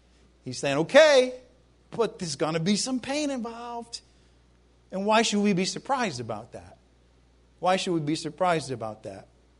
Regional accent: New England, United States; Hey, how about those, I'm from New England, Patriots?

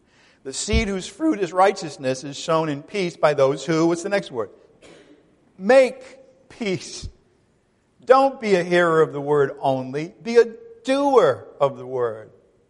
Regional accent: Ireland; Hey, I'm Irish. Our feuds last a long time.

